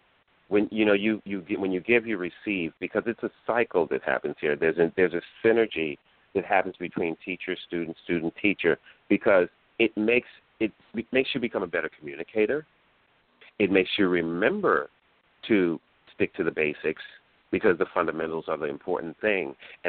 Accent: New York, United States; also born or lived in Los Angeles, United States; I'm from New York. I was raised and born in New York, but I lived in L.A. for about over 20 years. And I just moved back home

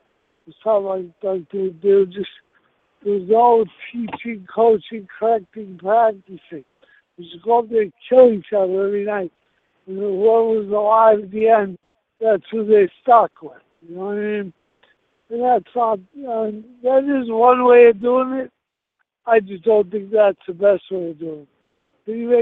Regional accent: Medfield, Massachusetts, United States; Well, you know, growing up in Medfield, we always had, growing up with Dad, we always had a heavy bag, we always had a speed bag.

